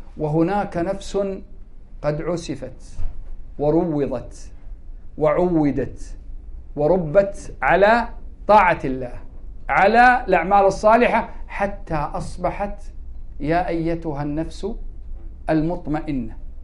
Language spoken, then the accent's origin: Arabic; Kuwait; وأن يحفظ بلادنا الكويت من كل مكروه وسوء